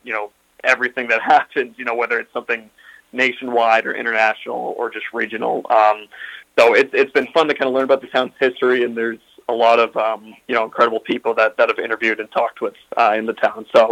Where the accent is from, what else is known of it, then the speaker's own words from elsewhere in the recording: New Hampshire, United States; I wrote a column in one of the earlier editions about how, you know, I'm from New Hampshire and I basically had no idea, you know, about anything about Marblehead.